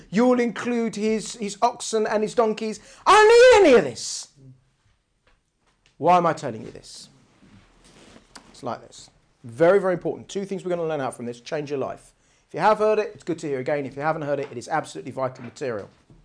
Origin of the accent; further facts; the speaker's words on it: Brighton, South East England, United Kingdom; Apparently, I grew up in Brighton, so I grew up with the sea air